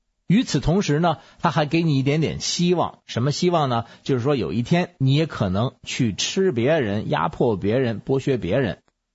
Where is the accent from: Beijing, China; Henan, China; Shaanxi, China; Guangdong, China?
Beijing, China